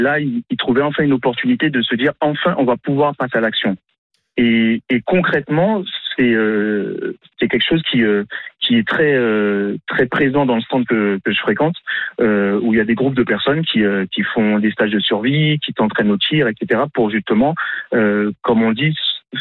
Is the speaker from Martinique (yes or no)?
yes; Martinique; Oui, je suis martiniquais, donc noir de peau.